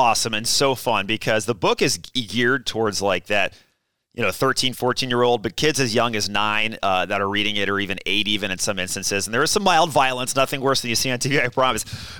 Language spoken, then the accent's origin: English; Dallas, Texas, United States; I had this idea 30 years ago when I was a kid growing up in Dallas, Texas, playing Little League, really.